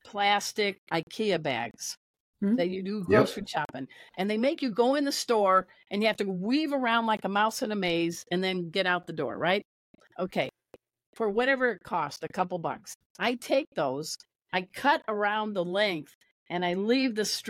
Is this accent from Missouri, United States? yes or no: no; Crown Point, Indiana, United States; now in Dallas, United States; I'm in Dallas. I'm not from Dallas. I'm a fugitive. I grew up in Chicago, just like near JD and near Chicago, Crown Point, Indiana.